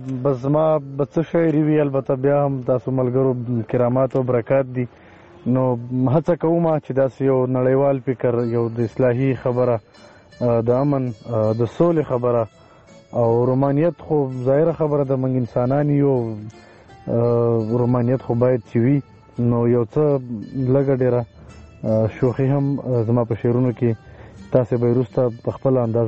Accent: Khyber Pakhtunkhwa, Pakistan; زه د باجوړ اوسیدونکی یم. باجوړ کې چارمنګ یو وادي ده الته زه زیږیدلی یم.

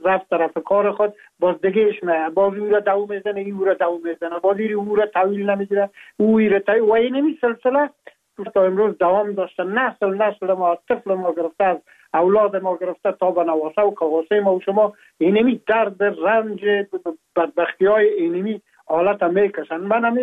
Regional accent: Afghanistan; now in France; ما هم در جمع عموم مردم هایی بودم که از افغانستان بر آمدم و تقریبا این 3.5 سال میشه که ما در فرانسه زندگی میکنم

